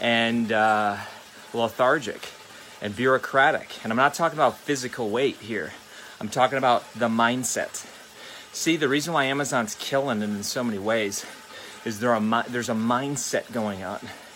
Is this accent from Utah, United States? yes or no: no; Wisconsin, United States; We're here in Ohio. There's not a ton of snow. I grew up in Wisconsin. There's quite a bit more than that.